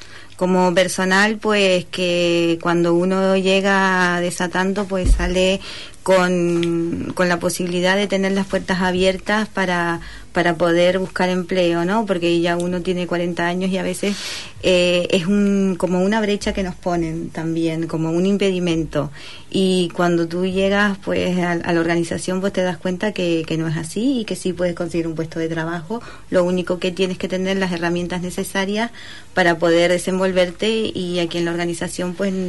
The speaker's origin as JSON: {"language": "Spanish", "region": "Canary Islands", "country": "Spain", "said": "porque yo vengo de las Islas Canarias y no sabía dónde ir, dónde moverme."}